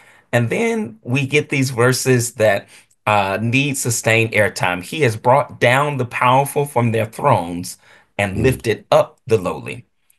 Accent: Atlanta, Georgia, United States; I grew up in Atlanta, Georgia, which is the home of many key organizations from the US civil rights movement in the mid 20th century

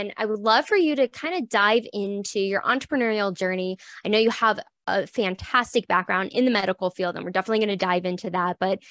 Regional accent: Florida, United States; I mean, I grew up in Florida too. Hurricanes happen a lot.

